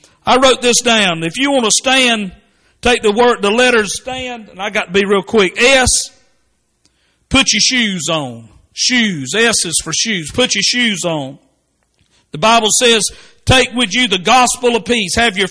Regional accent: Statesboro, Georgia, United States; when I was a boy growing up in Statesboro, well, a lot of years ago, decades ago

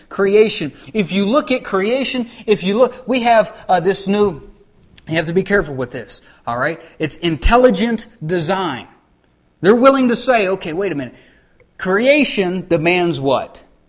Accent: United States; born there; I'm so thankful that I'm an American. God allowed me the privilege to be born in this country and to freely receive the gospel

